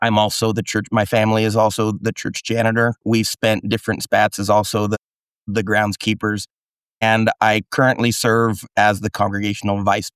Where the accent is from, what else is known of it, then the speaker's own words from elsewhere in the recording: Baird, Nebraska, United States; Born and raised in Baird, Nebraska, where my parents grew up. My grandparents grew up. I'm actually only the third generation American in my family.